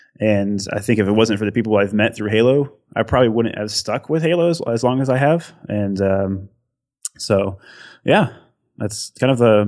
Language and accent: English; South Carolina, United States; also born or lived in Illinois; What happened was I moved up to Illinois from South Carolina. Basically all my friends were down in South Carolina where it's actually where I'm at now.